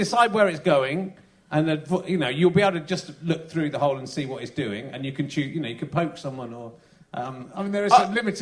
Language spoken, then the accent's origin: English; Wem, West Midlands, United Kingdom; Wem, I come from Wem in Shropshire.